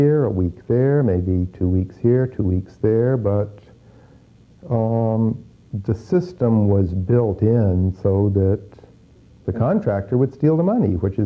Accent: United States; I'm an American

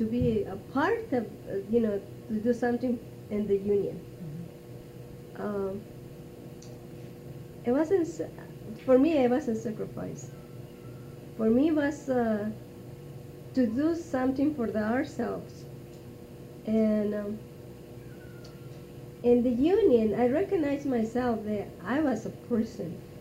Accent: Mexico; English is a second language; now in United States; when I came from Mexico, I was I wasn't planning to be a farm worker.

